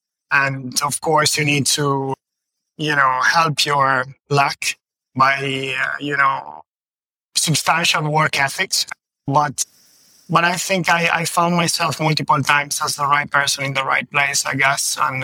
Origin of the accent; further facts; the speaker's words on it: Bologna, Emilia-Romagna, Italy; I graduated in Bologna, yeah, and I come from Bologna. I'm 100% Bolognese, we could say.